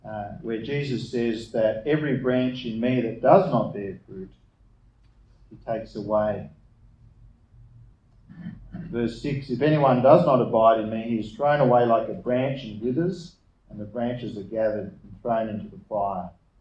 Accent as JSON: {"language": "English", "region": "New South Wales", "country": "Australia", "tie": "born or raised there", "said": "And so growing up in the Blue Mountains, I was often doing that."}